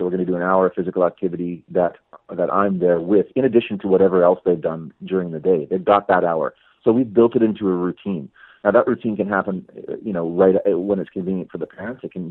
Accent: Fenelon Falls, Ontario, Canada; I'm from Fenland Falls, Ontario, which is Northern Ontario. I know what it's like to have the cold temperatures.

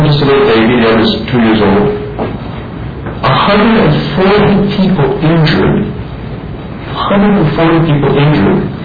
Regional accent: Canada; But we are Canadian.

